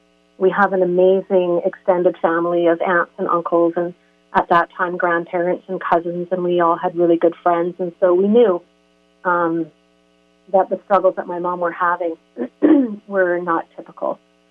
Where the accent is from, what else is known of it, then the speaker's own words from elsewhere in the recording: Calgary, Alberta, Canada; I grew up, I was born and raised in Calgary and in the 60s and 70s, and we were a pretty typical family for the time. We lived in the suburbs